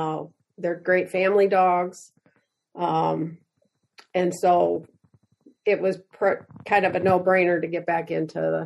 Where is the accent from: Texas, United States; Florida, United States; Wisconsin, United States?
Wisconsin, United States; Baraboo; I'm from Baraboo, Wisconsin. We're just north of Madison, about an hour.